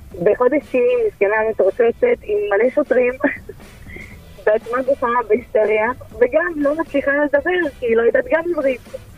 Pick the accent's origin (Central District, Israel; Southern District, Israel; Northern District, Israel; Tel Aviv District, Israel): Central District, Israel; Netanya; born or raised there; Hebrew is a second language